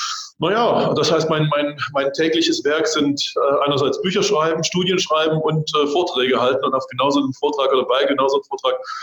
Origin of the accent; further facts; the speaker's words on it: East Germany, Germany; Ich komme aus dem Osten.